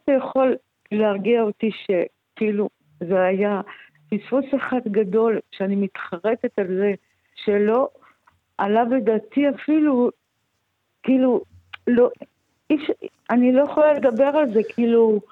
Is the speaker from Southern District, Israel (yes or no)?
no; Jerusalem, Jerusalem District, Israel; אני ירושלמית